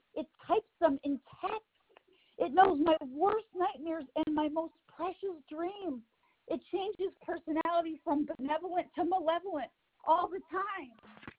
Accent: Cleveland, Ohio, United States; born there; Cleveland.

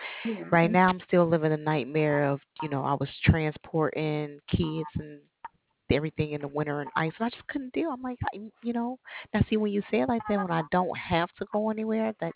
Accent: Chicago, Illinois, United States; moved away as an adult; now in Alabama, United States; I'm actually from the Midwest. I'm actually from Chicago.

